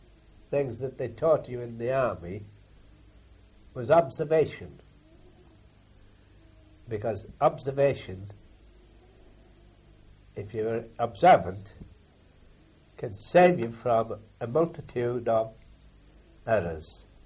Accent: Durham, North East England, United Kingdom; That's because I came from Durham.

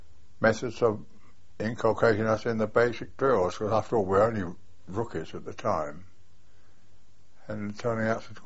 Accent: Acton, London, United Kingdom; moved away as an adult; I was born in London in 1914, West London, Acton. Lived in Acton until I went abroad to Palestine in 1939.

